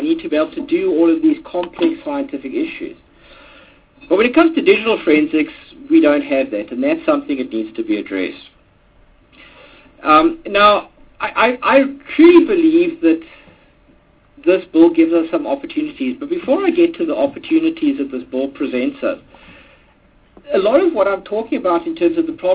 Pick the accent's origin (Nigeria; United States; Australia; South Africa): South Africa; Eastern Cape; and I grew up largely in the Transkei